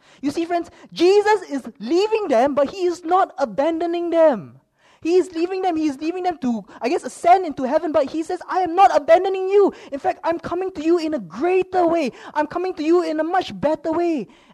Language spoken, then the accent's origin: English; Singapore; I am not Irish. I am a Singaporean, actually. I look Chinese, but that's because I am a Singaporean Chinese.